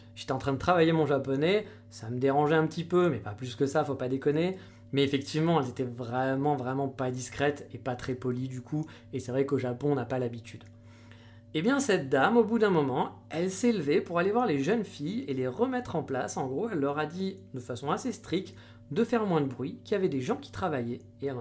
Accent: France; Quand je lui ai dit que j'étais de France

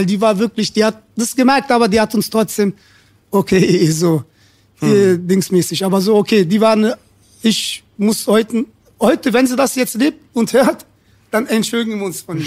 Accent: Turkey; now in Germany; so als Türke in Deutschland türkisch zu rappen, so weißt du, und noch erfolgreich werden zu können oder so.

